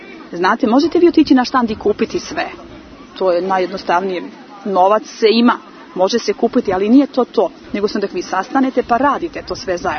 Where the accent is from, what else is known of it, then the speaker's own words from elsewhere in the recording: Serbia; now in Germany; Živimo u Nemačkoj, mi nismo Nemci, mi smo Srbi